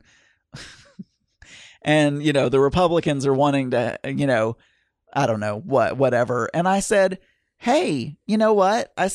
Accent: the South, United States; accent: southern; Maybe it's my southern accent.

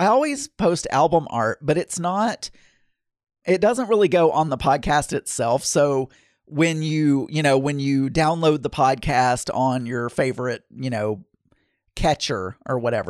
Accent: the South, United States; I was raised in the South where guns are a big deal

